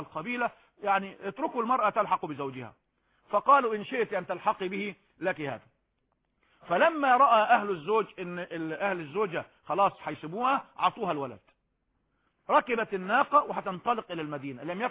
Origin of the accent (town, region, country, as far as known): Egypt